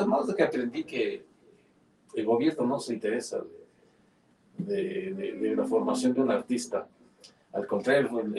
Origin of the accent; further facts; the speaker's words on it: Huamantla, Tlaxcala, Mexico; Yo soy aquí de Guamantla